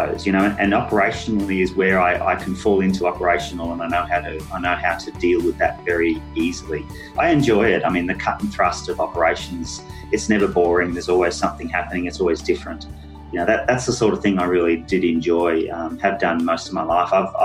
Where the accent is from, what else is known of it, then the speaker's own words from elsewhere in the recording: New South Wales, Australia; also born or lived in Sydney, Australia; now in Melbourne, Australia; I was raised in northern New South Wales, in country on the New England Tablelands up there. Absolutely loved it. Was dragged kicking and screaming at about 15 years of age down to Melbourne, and I've been in Melbourne ever since, really.